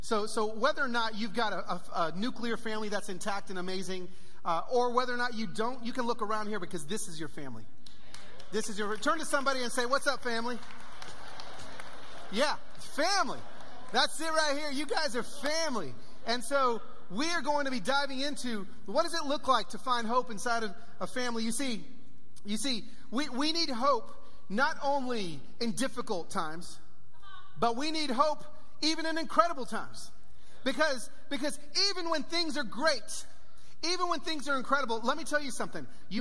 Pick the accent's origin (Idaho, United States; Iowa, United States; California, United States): California, United States; Pico Rivera; born there; now in Nashville, United States; I do live in Nashville, Tennessee, but I don't hail from Nashville, Tennessee. I was born in East LA in Pico Rivera.